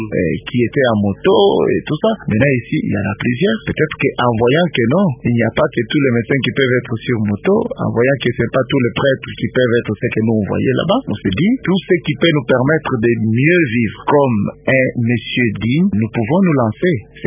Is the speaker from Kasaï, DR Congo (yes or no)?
yes; Mweka, Kasaï, DR Congo; chez nous, à Mweka, par exemple